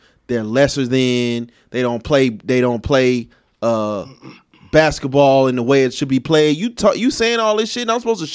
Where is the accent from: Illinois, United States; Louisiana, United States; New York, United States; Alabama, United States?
Illinois, United States; Chicago; I'm from the south side of Chicago.